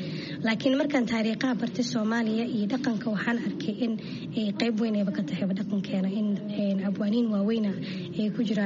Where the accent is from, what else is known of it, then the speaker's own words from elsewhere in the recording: Toronto, Ontario, Canada; walaal waxaan ka imaaday Kanada, khaasatan magaalada Toronto. Waa meeshaan ku dhashay, kusoo koray, iskool iyo jaamacadna kusoo dhigtay.